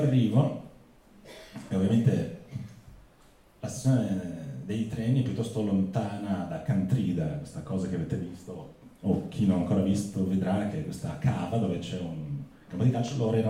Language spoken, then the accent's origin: Italian; Slovenia; Da parte italiana io sono sloveno, assolutamente non nazionalista, nel senso che sono un bastardo di confine